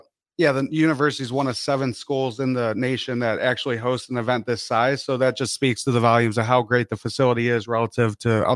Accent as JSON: {"language": "English", "town": "Cleveland", "region": "Ohio", "country": "United States", "tie": "born or raised there", "said": "So I actually live in Cleveland, Ohio. Born and raised, yeah."}